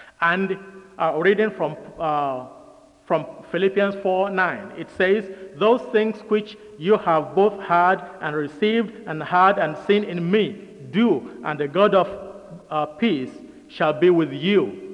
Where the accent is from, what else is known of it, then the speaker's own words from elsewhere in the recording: Nigeria; English is a second language; now in United States; I came from Nigeria, as you all know.